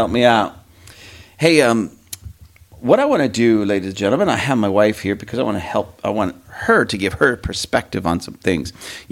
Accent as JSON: {"language": "English", "region": "California", "country": "United States", "tie": "born or raised there", "said": "now I grew up in California, but again, my family was from, you know, like Arkansas, Missouri. It wasn't Missouri, Missouri, Oklahoma, and that part of the country."}